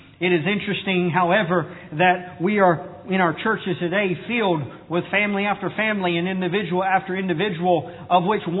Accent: United States; of which I love and I am American, I am of this place

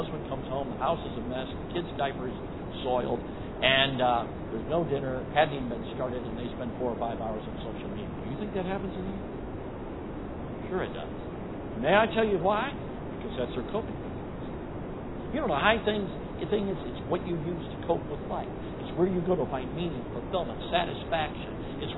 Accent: Chicago, Illinois, United States; I grew up in Chicago. I moved to Chicago in 1966.

